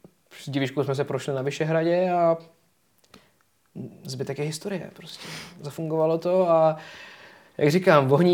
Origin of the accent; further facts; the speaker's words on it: Plzeň, Plzeň Region, Czechia; A já říkám, hele, víš, jako já jsem z Plzně a ty jsi z Prahy.